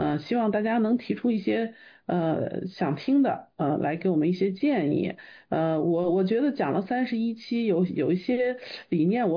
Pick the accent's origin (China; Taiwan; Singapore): China; Xi'an, Shaanxi; now in United States; 我呢是来自中国的西安，古城西安，在中国是上的是西安外国语学院，学的是英文。来美国以后呢